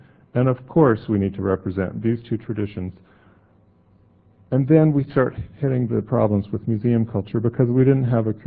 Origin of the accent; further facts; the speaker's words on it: North Carolina, United States; To situate myself, I grew up in Appalachia in the western part of North Carolina. And when I grew up, I was aware of two Jewish families in my community and one Catholic family.